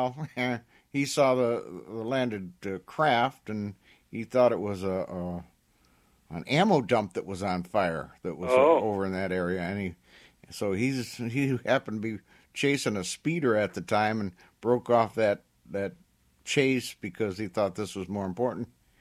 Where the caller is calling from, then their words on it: Dearborn, Michigan, United States; I'm broadcasting from Dearborn, Michigan